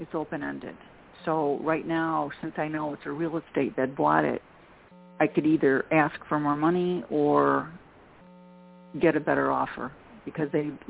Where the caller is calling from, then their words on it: Chicago, Illinois, United States; from Chicago.